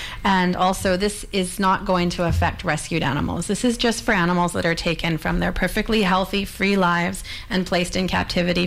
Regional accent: Victoria, British Columbia, Canada; I grew up in Victoria

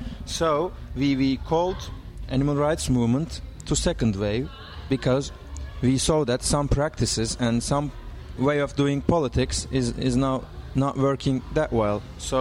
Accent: Istanbul, Turkey; I'm from Istanbul.

